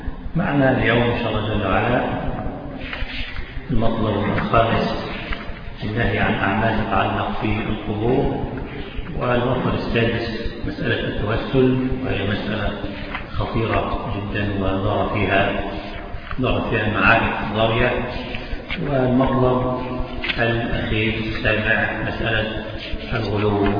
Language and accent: Arabic; Egypt; تعلق عندنا في مصر الناس بقبر